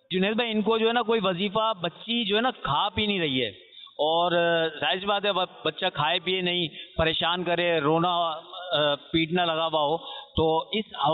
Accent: Karachi, Sindh, Pakistan; میں نیو کراچی سے آیا ہوں, سندھی ہوٹل سے.

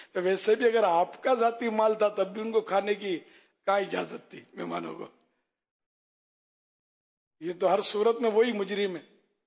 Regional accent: Pakistan; پاکستان یقین مانو بہت اچھا اسلام کا قلعہ ہے. میرے وطن عزیز کو اللہ پاک سلامت رکھے

